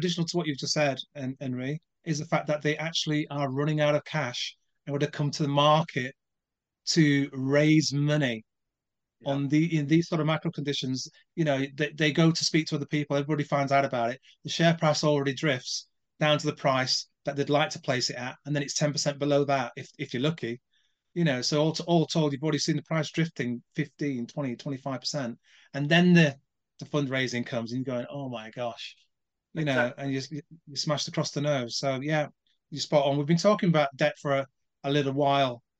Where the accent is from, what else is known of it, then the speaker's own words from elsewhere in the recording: Jamaica; I'm a Jamaican, mate.